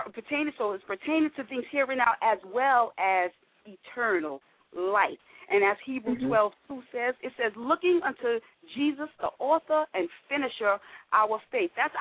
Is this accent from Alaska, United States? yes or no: no; Queens, New York, United States; Well, I was born in the within the United States, in the state of New York, and I was raised in Hollis, Queens, and you know, raised up in a family that knew God.